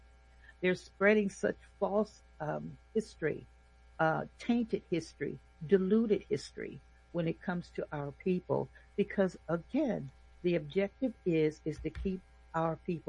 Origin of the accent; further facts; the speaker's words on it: Fresno, California, United States; born there; I was born partly in Fresno, and the cotton fields were still in existence.